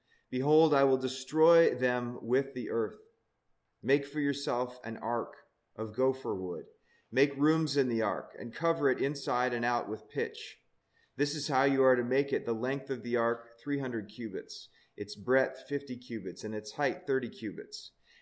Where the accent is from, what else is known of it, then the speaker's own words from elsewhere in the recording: Ontario, Canada; also born or lived in Virginia / Texas / California / Oregon; Well, no, I'm from Ontario, Canada.